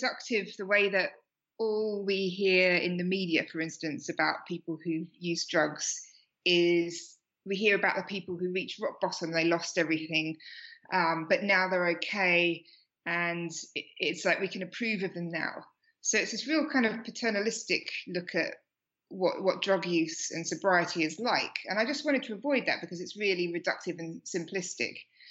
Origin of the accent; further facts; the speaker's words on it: Slough, South East England, United Kingdom; now in Australia; I grew up in Slough in the UK and now I live in Australia.